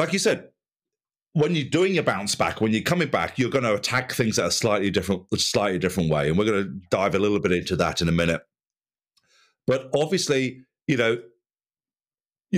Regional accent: United Kingdom; Being a Brit, I see the royals do that all the time, right?

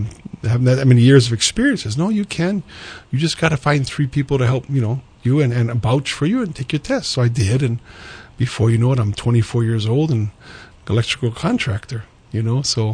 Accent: Honolulu, Hawaii, United States; I grew up in Honolulu, born in St. Francis Hospital, and I pretty much was raised in Aina Haina, Kailua, and then in Kailua area.

